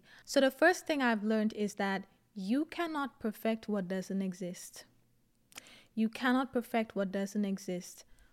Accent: St. Lucia; I grew up in the Caribbean, in St. Lucia, for those of you who don't know.

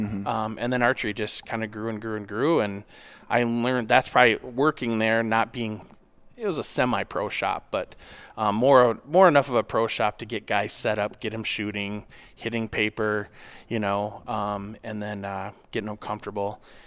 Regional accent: Minneapolis, Minnesota, United States; I grew up in North Minneapolis, right in the hood.

